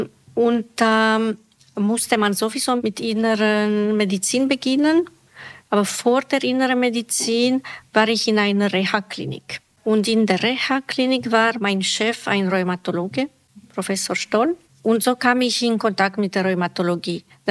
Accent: Bucharest, Romania; German is a second language; moved away as an adult; now in Stuttgart, Germany; Ursprünglich komme ich aus Rumänien. Ich wurde in Bukarest geboren. Da habe ich mein ganzes Studium in Bukarest gemacht. Und da bin ich mit meinem Mann nach Stuttgart umgezogen. Und da habe ich die Gelegenheit gehabt, Deutsch zu lernen.

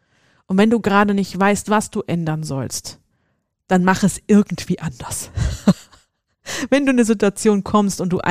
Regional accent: Hesse, Germany; accent: Hessian; obwohl ich es eigentlich mit meinem hessischen Dialekt einfach nur spaßig gemeint habe.

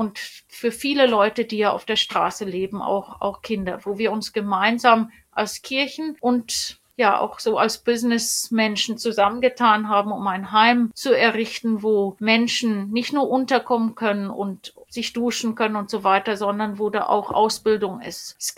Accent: South Africa; denn ich bin dann als sehr junge Frau zurückgegangen nach Südafrika und wusste, hier bin ich zu Hause

